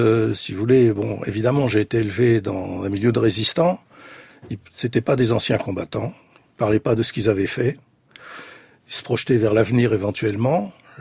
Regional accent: Brussels, Brussels-Capital Region, Belgium; born there; je suis né en 1941 à Bruxelles, fils de deux résistants juifs polonais communistes.

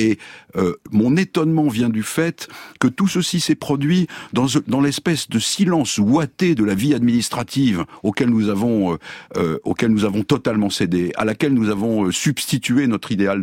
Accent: France; en tant que Français

